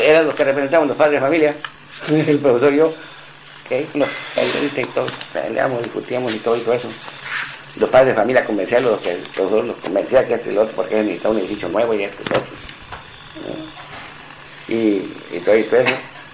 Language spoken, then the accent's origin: Spanish; Tepehuanes, Durango, Mexico; Tepehuanes. Y todas las casas son de adobe. Ahí no usaba el blog tan cemento, como en México.